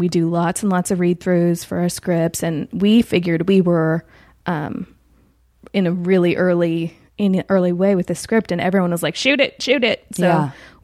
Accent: Chico, California, United States; Well, I'm from Chico, California, which is about 2 hours north of Sacramento.

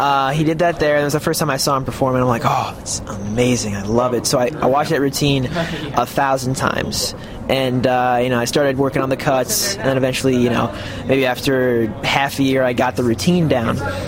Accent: Columbus, Ohio, United States; because that was, you know, I grew up around Columbus. It's great, a great area for magicians.

